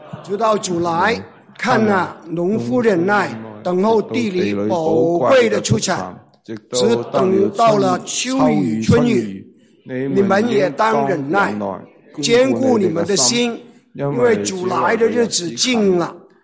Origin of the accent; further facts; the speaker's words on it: Yuen Long, New Territories, Hong Kong; moved away; 从前如果五十年前要从东涌到元朗，就是我的老家，要起码五个小时。